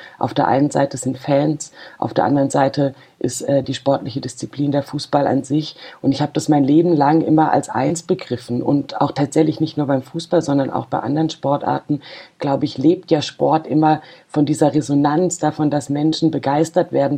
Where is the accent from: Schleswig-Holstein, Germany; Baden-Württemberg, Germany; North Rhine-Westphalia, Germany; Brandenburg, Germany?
Baden-Württemberg, Germany; Freiburg; ich komme aus Freiburg, bin da auch geboren